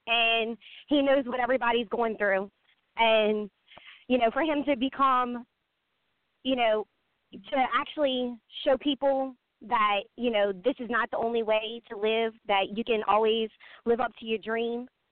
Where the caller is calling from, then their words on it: Louisiana, United States; I'm calling from Louisiana.